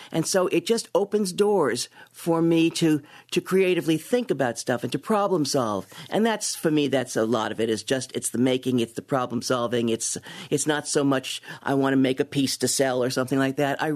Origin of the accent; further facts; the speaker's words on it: Brooklyn, New York, United States; moved away as an adult; also born or lived in Ohio; now in Kalamazoo, United States; Yeah, I grew up in Brooklyn. I went to Brooklyn College. I did my graduate work in Ohio, and I got my first teaching job at Western in 1966. And so I've been in Kalamazoo since 66.